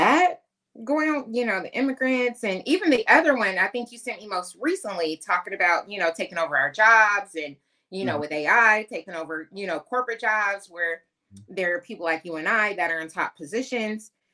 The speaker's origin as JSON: {"language": "English", "town": "Portland", "region": "Oregon", "country": "United States", "tie": "born or raised there", "said": "I always thank my old beautician from my hometown in Portland, Oregon."}